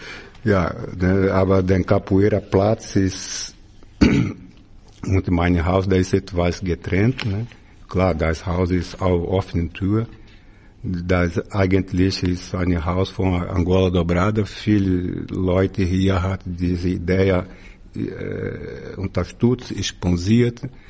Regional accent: Rio de Janeiro, Brazil; German is a second language; now in Germany; Ich kaufe ein kleines Grundstück, das ist 200 Quadratmeter, wo ich aufgewachsen bin, der Stadtteil da in Rio de Janeiro, sehr periphärisch.

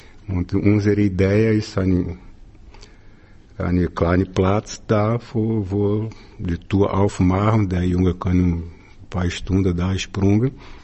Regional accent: Rio de Janeiro, Brazil; German is a second language; now in Germany; Ich kaufe ein kleines Grundstück, das ist 200 Quadratmeter, wo ich aufgewachsen bin, der Stadtteil da in Rio de Janeiro, sehr periphärisch.

